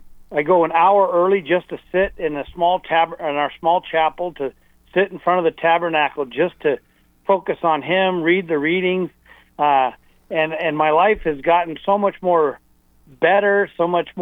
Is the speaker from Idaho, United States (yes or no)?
yes; Idaho, United States; moved away as an adult; But I grew up in Idaho, and when I moved to Southern California in my early 20s, there was a lot of, and it was in the 80s